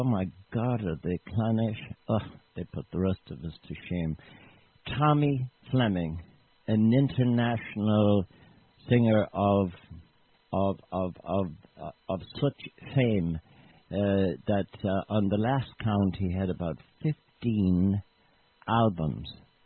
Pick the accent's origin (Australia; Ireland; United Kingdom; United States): Ireland; Connacht; when we were growing up in Mayo, even in our own parish of Essaymass